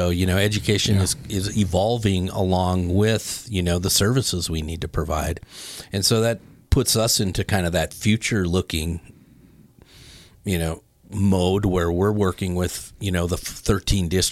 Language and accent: English; Minot, North Dakota, United States; moved away as an adult; I grew up in North Dakota.